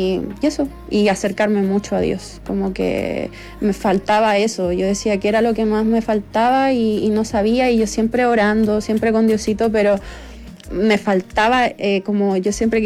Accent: Curicó, Maule, Chile; Porque yo me crié en el campo, soy del sur, de Curicó

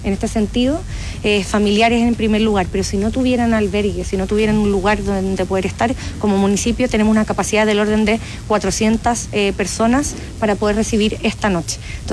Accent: Chile; tenemos historia de desastre en Chile, somos súper chilenos

